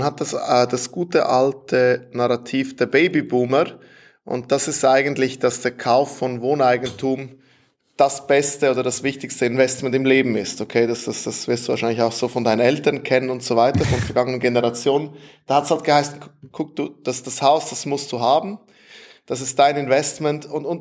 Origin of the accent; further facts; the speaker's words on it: Switzerland; wenn ich heute als Schweizer irgendwo international investieren möchte